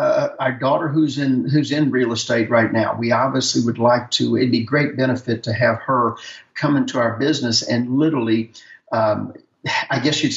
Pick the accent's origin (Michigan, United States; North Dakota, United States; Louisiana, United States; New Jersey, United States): Louisiana, United States; and I'm from Louisiana, and we used to call that lagniappe, just a little bit extra, a little bit more.